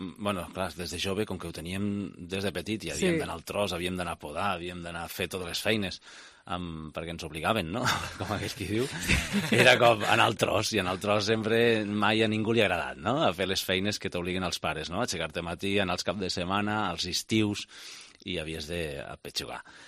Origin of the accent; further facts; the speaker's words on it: Quatretondeta, Valencian Community, Spain; jo no sóc nascut d'allà baix. Però, bueno, la història dels cosins surt d'allà baix, no? Perquè és la nostra relació quan érem petits a Quatretondeta, que és un poblet molt petit d'Alacant.